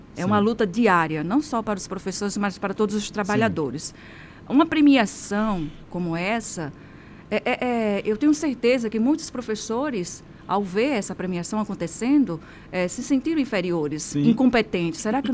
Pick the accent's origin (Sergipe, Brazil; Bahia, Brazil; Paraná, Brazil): Sergipe, Brazil; Boquim; Eu sou de Buquim, né?